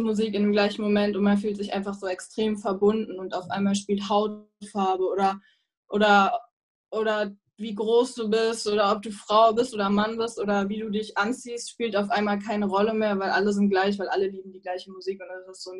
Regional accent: East Germany, Germany; ich bin halt in Ostdeutschland aufgewachsen und war eine der wenigen, sage ich mal, Kinder, die ein bisschen anders aussehen, also nicht deutsch aussehen

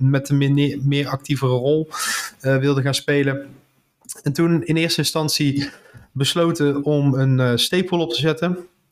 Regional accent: Netherlands; Nou ja, kijk, ik kom uit Nederland.

